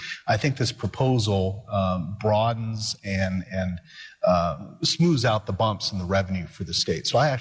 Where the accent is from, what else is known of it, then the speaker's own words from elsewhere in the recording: Reno, Nevada, United States; I was at a conference last week in Orlando, and people know I'm from Reno, and all they talked about was Tesla.